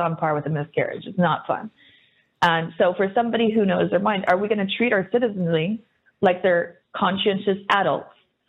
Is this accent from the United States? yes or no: yes; United States; moved away; As you know, I'm from America originally